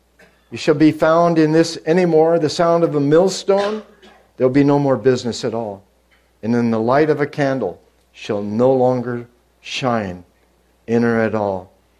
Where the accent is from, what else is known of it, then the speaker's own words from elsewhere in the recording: United States; I'm sorry to say that as an American.